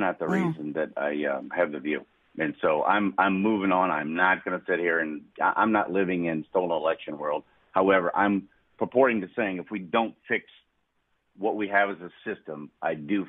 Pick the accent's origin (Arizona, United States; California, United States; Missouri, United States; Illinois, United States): Missouri, United States; St. Louis; I'm from St. Louis. This is where I'm at right now. It's a great town.